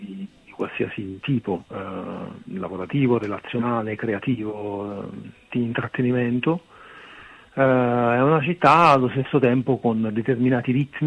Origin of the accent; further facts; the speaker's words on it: Naples, Campania, Italy; now in Milan, Italy; siamo di Napoli e Lorenzo è salentino.